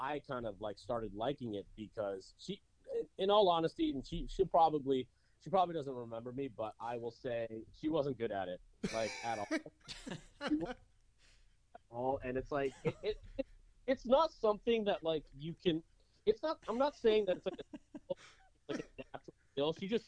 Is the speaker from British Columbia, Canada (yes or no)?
no; Toronto, Ontario, Canada; I'm not from here originally. I'm from Toronto.